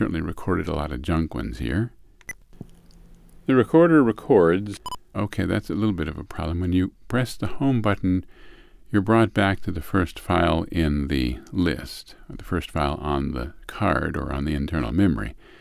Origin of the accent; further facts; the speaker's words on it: Possum Hollow, Virginia, United States; born there; I was born in Possum Hollow, Virginia.